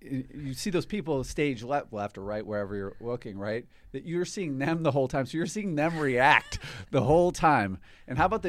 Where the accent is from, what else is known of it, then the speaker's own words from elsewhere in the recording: Boston, Massachusetts, United States; No. I'm from Boston, but I'm not from Southie. You'd be able to tell. If I was from South.